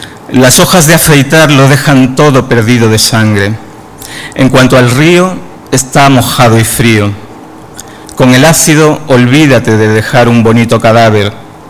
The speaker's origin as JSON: {"language": "Spanish", "town": "Cádiz", "region": "Andalusia", "country": "Spain", "said": "porque hoy he sabido que de donde yo vengo, Cádiz, está hermanada con Cartagena."}